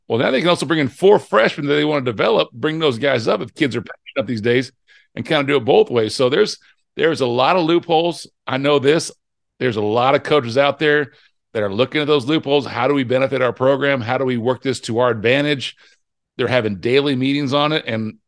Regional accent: Alaska, United States; There's five people in my family. We're all born in different states. I'm from Alaska.

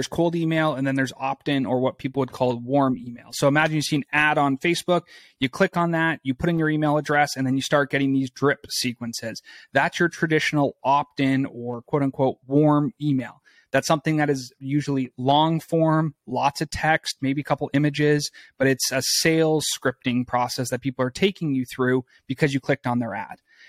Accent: Canada; moved away as an adult; now in United States; I grew up in Canada, moved to the U.S. to do the doctorate of chiropractic and practiced for a couple of years.

